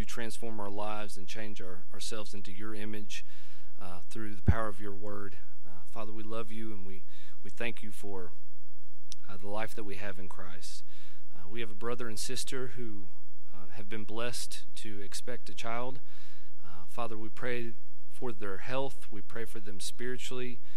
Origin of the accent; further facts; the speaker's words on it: Indiana, United States; And I'm from Indiana, so we were used to a lot of snow.